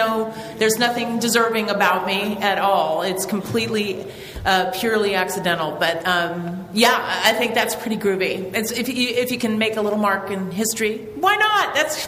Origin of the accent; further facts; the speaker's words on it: Ireland; I'm Irish. I can't help it.